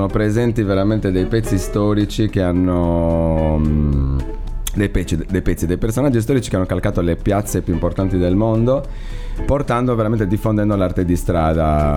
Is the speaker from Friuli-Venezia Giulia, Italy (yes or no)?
no; Guspini, Sardinia, Italy; Fuori da Cagliari. Però sono di Guspini.